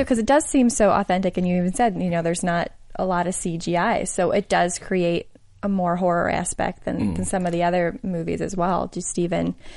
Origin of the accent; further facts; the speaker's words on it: United States; you know, as an American, that I should know going into there?